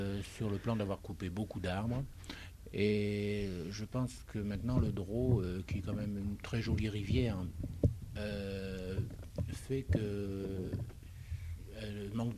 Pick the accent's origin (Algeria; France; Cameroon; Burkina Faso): France; Provence-Alpes-Côte d'Azur; nous venons de la Côte d'Azur, nous avons acheté ce moulin, on espère y résider par la suite.